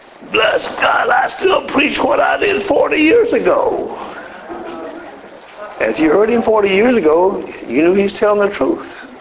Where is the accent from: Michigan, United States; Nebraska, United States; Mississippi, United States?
Mississippi, United States; I'm from Mississippi.